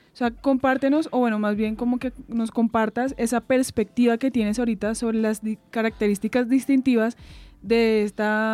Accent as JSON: {"language": "Spanish", "country": "Colombia", "said": "tengo el derecho de pisarla porque soy colombiana"}